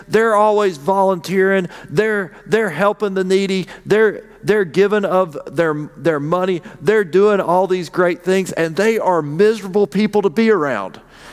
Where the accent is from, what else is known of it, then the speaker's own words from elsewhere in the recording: Appalachia, United States; And as an Appalachian, I give thanks for our musical offering today.